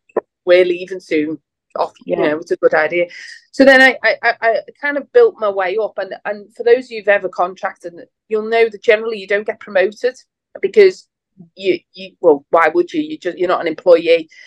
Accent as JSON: {"language": "English", "town": "Liverpool", "region": "North West England", "country": "United Kingdom", "said": "I'm from Liverpool, but, you know, Manchester's not miles away"}